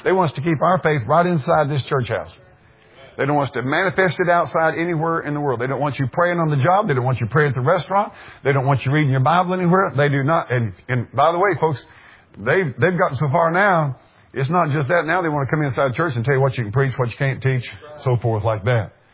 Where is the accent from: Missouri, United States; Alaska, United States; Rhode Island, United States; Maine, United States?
Missouri, United States; Norwood; I grew up down in South of Norwood, and I'm telling you something, I didn't know there was anything. I thought if you got past Mountain Grove, man alive, you're getting in another state, man.